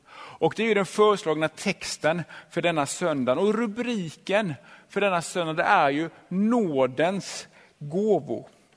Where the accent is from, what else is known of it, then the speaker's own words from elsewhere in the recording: Gnosjö, Jönköping County, Sweden; i Gnosjö där jag växte upp